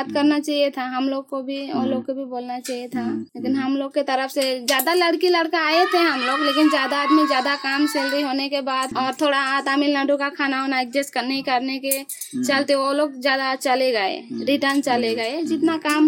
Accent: Assam, India; Hindi is a second language; मैं आसाम से हूँ

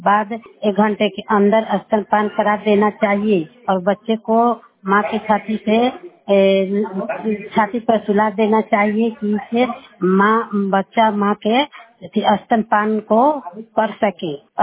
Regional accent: Manpur, India; मैं ग्राम मानपुर पंचायत अकबरपुर के रहने वाली हूँ, थाना दरियापुर।

